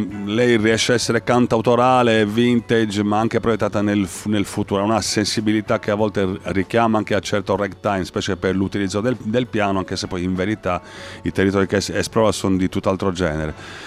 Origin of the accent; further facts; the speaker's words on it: Cagliari, Sardinia, Italy; io sono di Cagliari